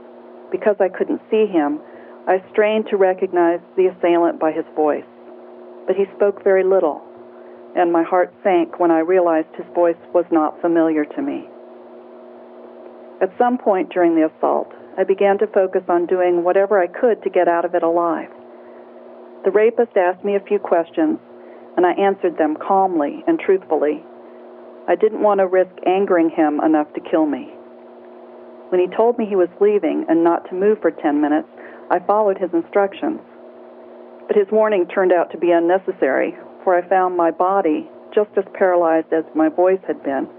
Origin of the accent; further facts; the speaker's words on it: Virginia, United States; I had graduated from college a few years before and moved back to my hometown in Virginia.